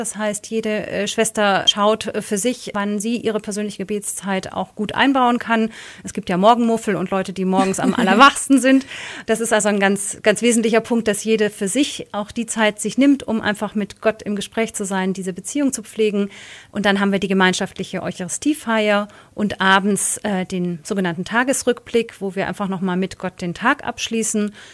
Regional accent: Stadtbergen, Bavaria, Germany; also born or lived in Augsburg; Ich freue mich wieder, hier in meiner Heimatstadt Augsburg zu sein, beziehungsweise groß geworden bin ich ja in Stadtbergen

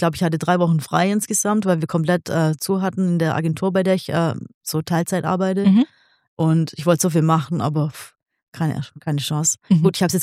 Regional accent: Kirchheim, Baden-Württemberg, Germany; Ich bin auch in Kirchheim geboren, tatsächlich.

